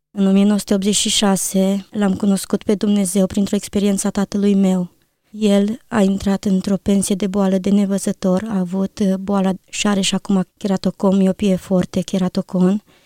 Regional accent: Timișoara, Timiș County, Romania; born there; M-am născut în Timișoara, într-o familie credincioasă.

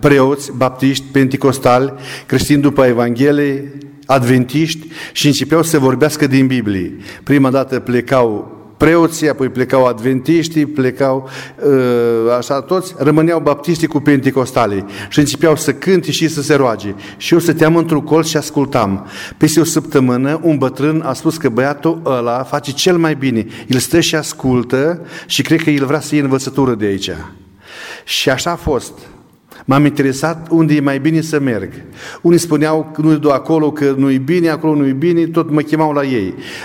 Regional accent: Ipotești, Suceava County, Romania; sunt din Suceava, comuna Ipotești, fac parte din Biserica Baptistă, unde este pastor fratele Viorel Candreanu.

